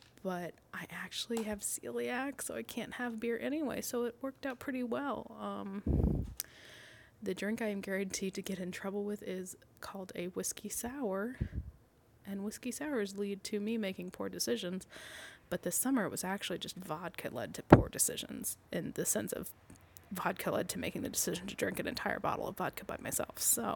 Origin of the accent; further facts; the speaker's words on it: Texas, United States; moved away; I'm Texan, to be quite honest, originally, and I still identify as Texan, but I'm in the Midwest now.